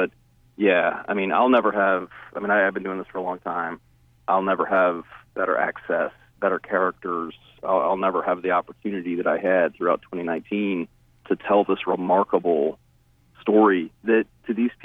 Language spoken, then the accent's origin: English; South Carolina, United States; I'm from the South, but a very different South in South Carolina.